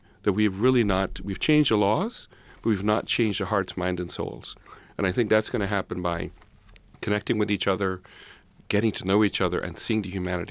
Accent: Bahamas; moved away as an adult; I grew up in the Caribbean. I spent 18 years in the Bahamas Islands. So I came here at 18

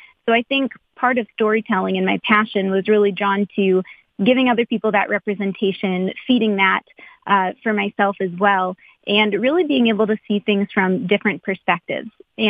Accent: Brown City, Michigan, United States; now in Grand Rapids, United States; I grew up here in Michigan. I'm from a very, very small town called Brown City. And the fun fact is that it's so small, I grew up with not even having a stoplight in my town.

